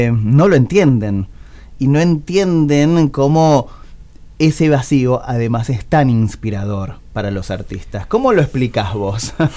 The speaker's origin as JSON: {"language": "Spanish", "region": "Patagonia", "country": "Argentina", "said": "Ahora, yo como argentino te pido esta respuesta, como patagónico te pido esta respuesta."}